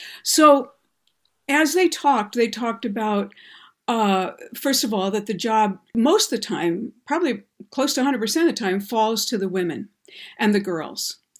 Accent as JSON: {"language": "English", "region": "Michigan", "country": "United States", "said": "that's a problem in Flint, Michigan. That's my home state."}